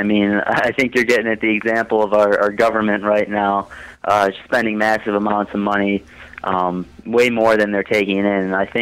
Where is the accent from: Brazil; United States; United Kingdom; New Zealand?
United States; Deerfield; growing up in Deerfield, which is, you know, a pretty affluent community